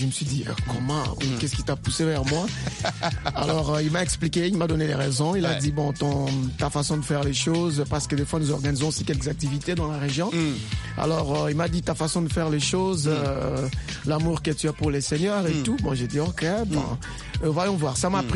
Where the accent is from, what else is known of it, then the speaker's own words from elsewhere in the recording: DR Congo; comme je suis congolais, donc le rumba déjà est